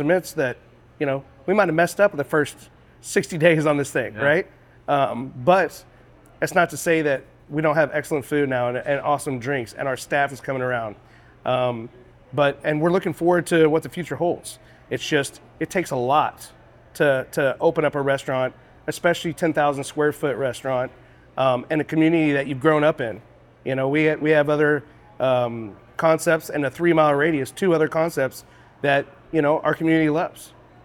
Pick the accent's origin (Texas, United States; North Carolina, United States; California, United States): Texas, United States; The Woodlands; I grew up in the Woodlands in 1977, right?